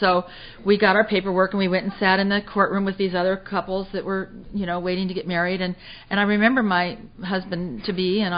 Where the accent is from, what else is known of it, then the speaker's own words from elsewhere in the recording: Newport Beach, California, United States; I'm a nice girl from Newport Beach. Well, I was from Newport Beach, but I hadn't really been a nice girl in a long time, you know.